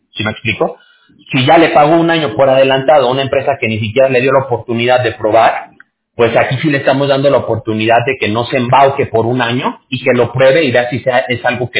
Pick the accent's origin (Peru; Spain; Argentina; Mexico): Mexico; yo soy mexicano